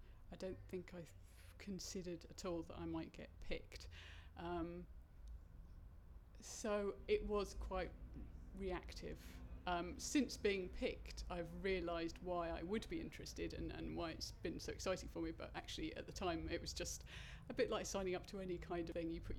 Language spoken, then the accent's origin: English; London, United Kingdom; My date of birth is the 3rd of January 1977 and I'm from London.